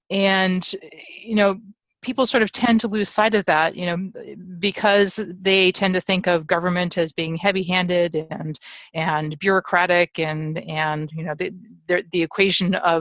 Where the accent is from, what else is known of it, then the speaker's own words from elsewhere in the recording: Silicon Valley, California, United States; So, you know, I grew up here in Silicon Valley. We moved here in 1975. I won't say exactly how old I was at that time, but I was pretty young. And so Silicon Valley really is my home.